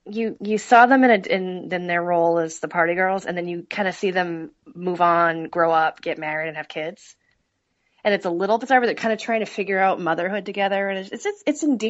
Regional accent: Worcester, Massachusetts, United States; now in Connecticut, United States; because I grew up in Worcester, and the New Haven style pizza was all new to me when I moved to Connecticut.

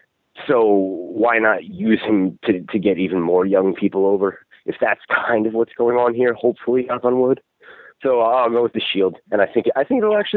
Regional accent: Northeast, United States; listen, I'm from the Northeast. I live in between New York City and Philadelphia, and I've been an indie geek forever.

